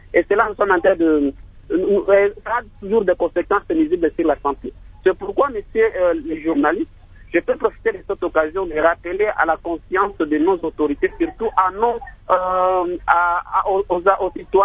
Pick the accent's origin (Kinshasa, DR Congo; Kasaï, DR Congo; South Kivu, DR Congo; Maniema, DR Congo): South Kivu, DR Congo; Shabunda; Chez nous, à Chabunda, il y a ce qu'on appelait les mamboues.